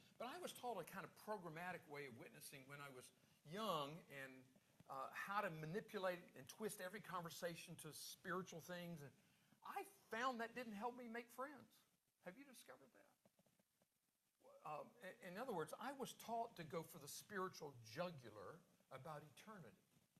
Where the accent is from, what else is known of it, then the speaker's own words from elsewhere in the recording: North Carolina, United States; I got saved as a teenager growing up in North Carolina